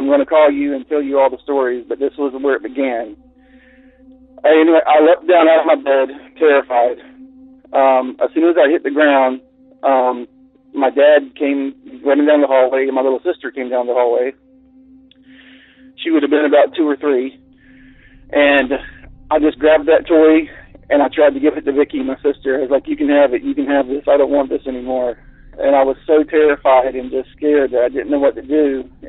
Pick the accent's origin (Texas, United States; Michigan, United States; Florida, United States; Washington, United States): Florida, United States; And like I said, I grew up in Central Florida in rural areas. And we lived in a single wide trailer.